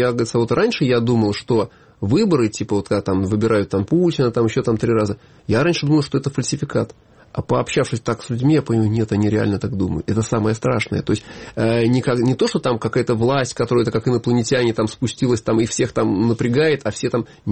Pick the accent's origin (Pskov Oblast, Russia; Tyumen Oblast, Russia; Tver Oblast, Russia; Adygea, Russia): Tver Oblast, Russia; Tver; born there; Родился я там, в Твери, но у меня отец был военный летчик, ну, Советский Союз, и последнее место службы он служил в Харьковской области, там, Кутынский район, там, военный городок.